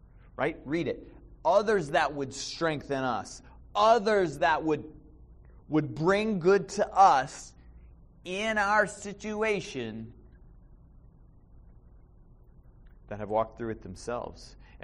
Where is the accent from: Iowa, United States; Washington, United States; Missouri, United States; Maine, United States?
Maine, United States; now in Arizona, United States; We live in Arizona. I grew up in Maine.